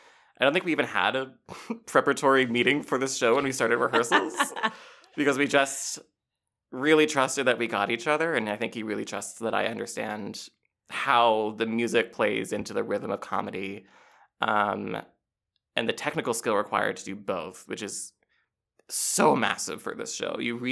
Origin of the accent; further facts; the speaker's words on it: Halifax, Nova Scotia, Canada; I was growing up in Halifax